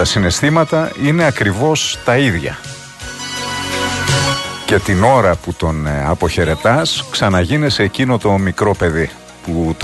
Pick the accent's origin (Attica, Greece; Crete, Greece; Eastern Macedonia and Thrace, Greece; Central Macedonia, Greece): Eastern Macedonia and Thrace, Greece; Alexandroupoli; επειδή κατάγομαι από την περιοχή, έχω ρίζες στην ευρύτερη περιοχή, έχω γεννηθεί στην Αλεξανδρούπολη και η καταγωγή της οικογένειάς μου είναι από την Ορεστιάδα, είμαι Θρακιώτης.